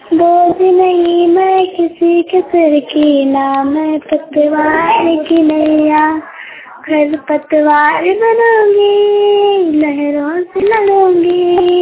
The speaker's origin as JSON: {"language": "Hindi", "town": "Furmunda", "region": "Jharkhand", "country": "India", "said": "ग्राम फुरमुंडा post पसावा थाना जयनगर की रहने वाली हूँ।"}